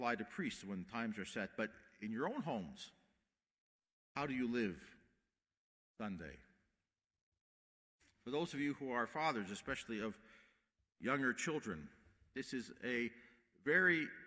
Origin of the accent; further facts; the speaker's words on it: Calgary, Alberta, Canada; now in Ontario, Canada; Growing up in Calgary, the 5 o'clock Saturday Mass is very important.